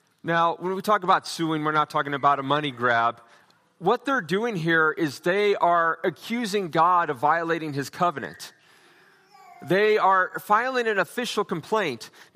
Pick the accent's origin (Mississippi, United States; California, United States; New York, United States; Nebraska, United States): Nebraska, United States; The dumbest one, in my opinion, that comes to my mind sadly occurred in my home state of Nebraska.